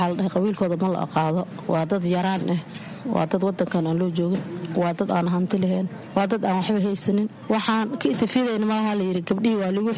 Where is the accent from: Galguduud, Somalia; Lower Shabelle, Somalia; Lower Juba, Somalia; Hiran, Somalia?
Lower Juba, Somalia; Kismayo; born there; Waxaan ku dhashay Kismaaya, ka xagga meel baadiya aan ku dhashay.